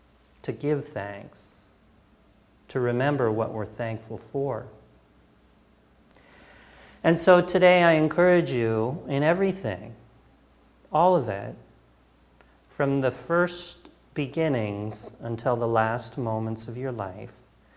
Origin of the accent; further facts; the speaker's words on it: Canada; this is how this ended up on many of our tables growing up in Canada.